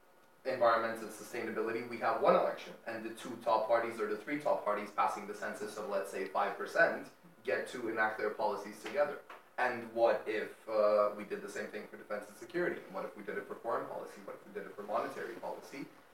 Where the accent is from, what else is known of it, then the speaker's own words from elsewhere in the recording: Belgrade, Serbia; now in Podgorica, Montenegro; I'm a third-year global governance student here at the University of Podgorica, and I'm originally from Belgrade, Serbia.